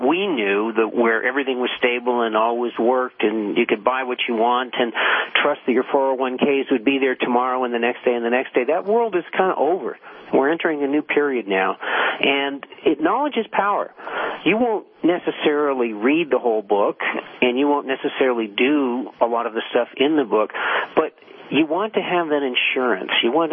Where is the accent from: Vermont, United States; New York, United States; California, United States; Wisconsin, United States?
Vermont, United States; Yeah, I remember in Vermont. I'm from Vermont, and I wasn't there for the super ice storm 10 years ago